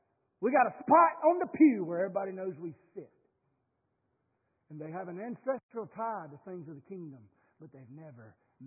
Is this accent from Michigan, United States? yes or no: no; Kings Mountain, North Carolina, United States; I grew up in Kings Mountain, North Carolina, good old Cleveland County, right down the mountain about 100 and so odd miles that way.